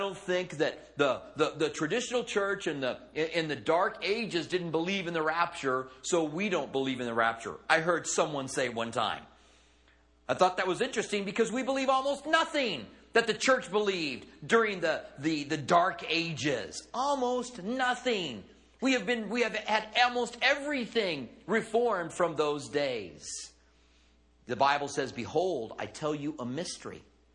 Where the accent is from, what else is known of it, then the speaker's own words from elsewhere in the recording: United States; First of all, it was rather obvious that I'm American.